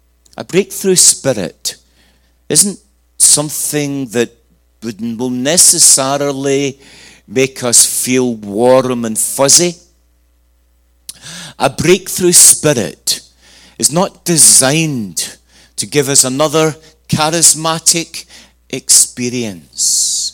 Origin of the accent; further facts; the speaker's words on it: Scotland, United Kingdom; born there; I was born in Scotland in 1959, almost 60 years ago.